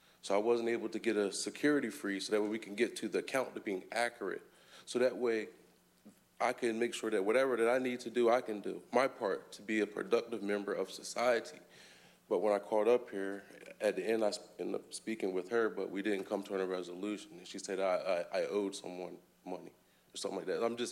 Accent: United States; I was born and raised in Sussex County. My grandparents and their parents were as well.

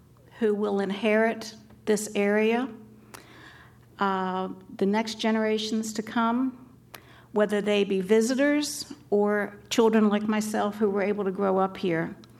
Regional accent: Lewes, Delaware, United States; I was born in Lewis. I have been fortunate enough to be born and raised in Lewis.

